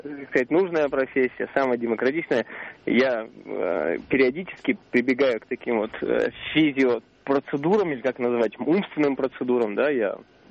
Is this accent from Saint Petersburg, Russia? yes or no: no; Perm, Perm Krai, Russia; я из Перми.